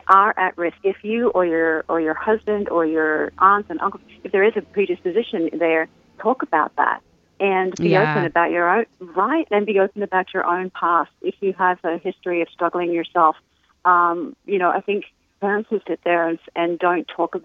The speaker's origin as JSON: {"language": "English", "country": "Australia", "moved": "as an adult"}